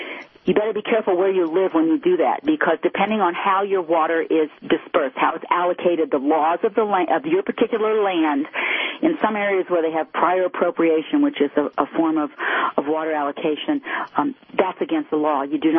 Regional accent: Midwest, United States; I grew up in the Midwest, you know, that was one of the great fun things

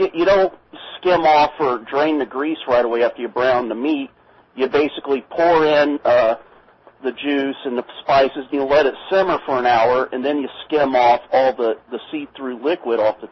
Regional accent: Ohio, United States; mainly because I grew up in Ohio

